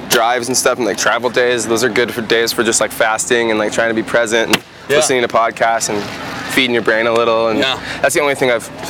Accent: Portland, Oregon, United States; now in Los Angeles, United States; Well, I'm from Portland, Oregon. Moved down to LA like 2016.

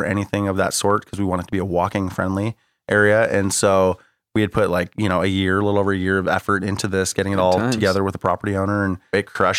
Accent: Medford, Oregon, United States; also born or lived in Hayward, United States; But I say that I grew up in Medford. That was where I really became myself.

